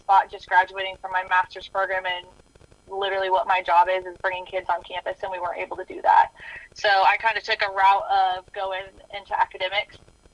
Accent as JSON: {"language": "English", "town": "Wichita", "region": "Kansas", "country": "United States", "said": "So, I'm from Wichita, like you said, so I'm very excited to be back in Kansas. I went to Mays High School, right there outside of Wichita."}